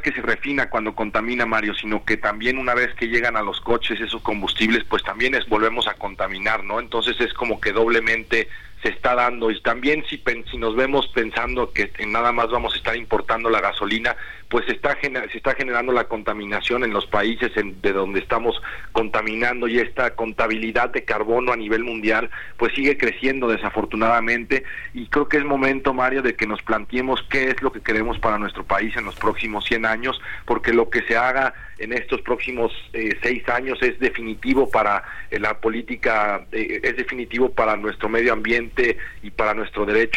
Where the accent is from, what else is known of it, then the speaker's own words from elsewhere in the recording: Irapuato, Guanajuato, Mexico; Mira, yo que soy de Irapuato, estar allá al lado de Salamanca